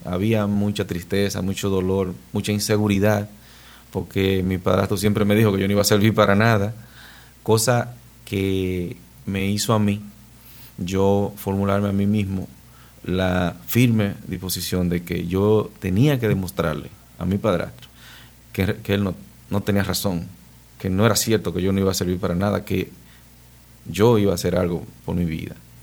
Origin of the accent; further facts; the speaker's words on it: Sabana de la Mar, Hato Mayor, Dominican Republic; yo vengo de un campo de Sabana de la Mar, donde crecí, viví mis primeros años